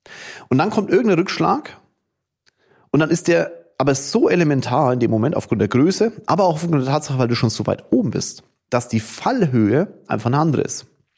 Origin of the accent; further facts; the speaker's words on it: Kulmbach, Bavaria, Germany; wir kommen ja beide aus Kulmbach, Tom, mein bester Freund und Vorstandskollege